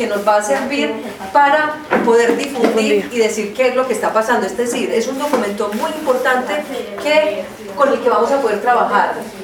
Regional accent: Colombia; also born or lived in Spain; yo desde que vine de España me vine con esta situación

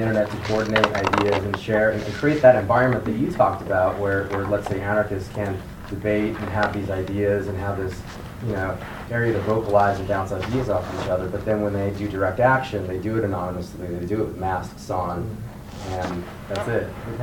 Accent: California, United States; I came from Orange County, and this guy got shot by the police in Brea, and he was unarmed.

